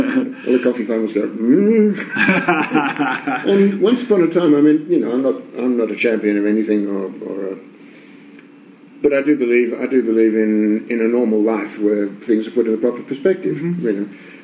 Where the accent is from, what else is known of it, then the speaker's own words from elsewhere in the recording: Australia; I come from Australia and I've done some work with the Aborigines